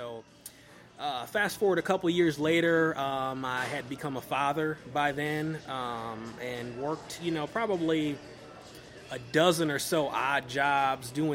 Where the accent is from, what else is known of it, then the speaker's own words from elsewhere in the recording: Minneapolis, Minnesota, United States; born there; Well, okay, so I was born in South Minneapolis. My father's black, my mother's white. Got a couple siblings.